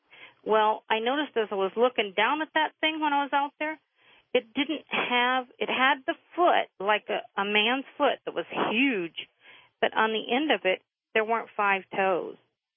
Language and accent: English; Sherman, Michigan, United States; I lived in Michigan, I grew up in Michigan, and in Sherman, Michigan